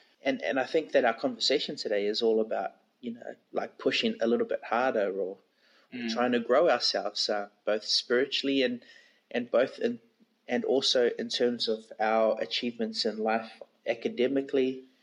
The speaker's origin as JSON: {"language": "English", "country": "New Zealand", "tie": "born or raised there", "lives_now": "Australia", "said": "I speak as a Samoan growing up in New Zealand and then coming to Australia"}